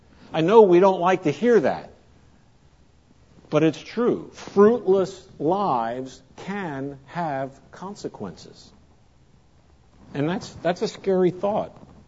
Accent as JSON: {"language": "English", "town": "Trenton", "region": "New Jersey", "country": "United States", "tie": "born or raised there", "said": "The house where I grew up in Trenton, New Jersey, had a cherry tree in the backyard."}